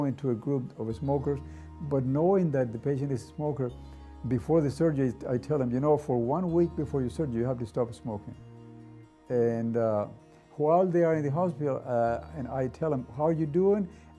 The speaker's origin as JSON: {"language": "English", "country": "Nicaragua", "said": "because she was a missionary in Nicaragua, in my home country."}